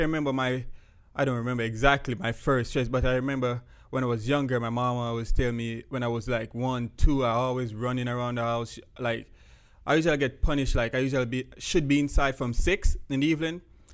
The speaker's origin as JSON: {"language": "English", "town": "Portmore", "region": "Saint Catherine", "country": "Jamaica", "tie": "born or raised there", "said": "Growing up in Portmore, it's pretty good. It's just fun. It's just... I go to the country in the summertime to spend time with my grandparents, and we got a lot of hills and river"}